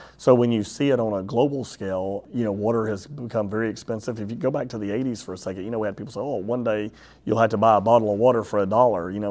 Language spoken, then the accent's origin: English; Florida, United States; Well, I think, you know, growing up in East Pasco County and seeing what our water wars were like in Pasco County